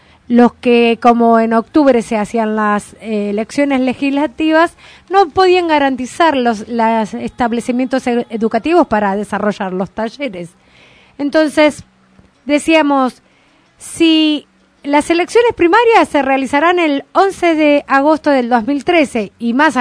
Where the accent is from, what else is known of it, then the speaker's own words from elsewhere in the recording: San Juan, Argentina; como dice nuestra coprovinciana, que yo soy sanjuanina.